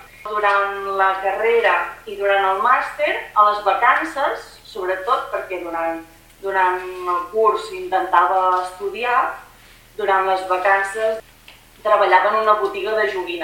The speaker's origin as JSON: {"language": "Catalan", "town": "Manresa", "region": "Catalonia", "country": "Spain", "tie": "born there", "said": "vaig néixer a Manresa, de fet encara he vist. Tinc 28 anys"}